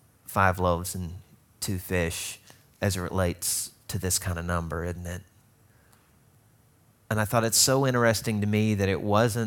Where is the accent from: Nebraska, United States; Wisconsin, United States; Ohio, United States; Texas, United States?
Ohio, United States; Cleveland; I think Drew Carey would be nice to me since we're from Cleveland.